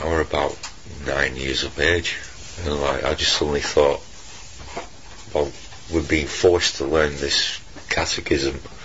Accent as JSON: {"language": "English", "country": "South Africa", "tie": "born or raised there", "also_born_or_lived": "Zimbabwe", "said": "because I grew up in South Africa and Rhodesia."}